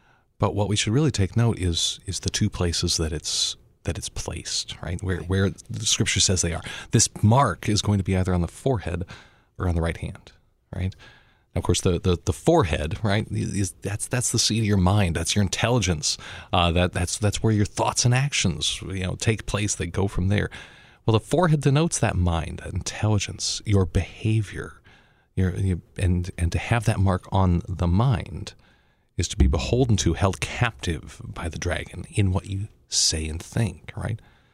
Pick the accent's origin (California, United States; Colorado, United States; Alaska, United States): Colorado, United States; Denver; like the Christian baker in my hometown of Denver, Colorado